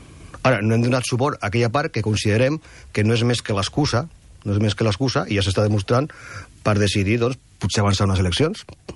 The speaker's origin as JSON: {"language": "Catalan", "region": "Catalonia", "country": "Spain", "said": "Com a català, ja no li parlo, com a català penso que és un error."}